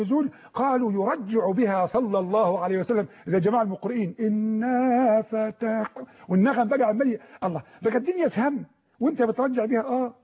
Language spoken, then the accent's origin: Arabic; Egypt; دارنا مصر، دارنا كفلاح انا ابن الريف.